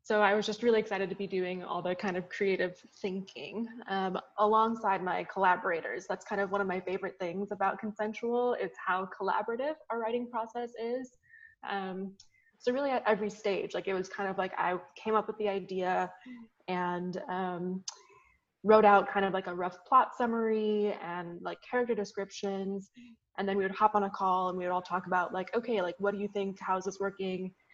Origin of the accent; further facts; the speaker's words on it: California, United States; I mean, I'm not from the Midwest. I grew up in California, but still from a very small community.